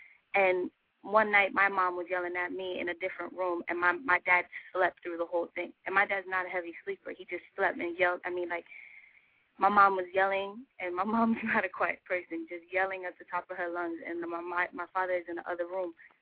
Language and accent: English; Atlantic City, New Jersey, United States; now in Florida, United States; I'm from Atlantic City, but I live right now in Florida.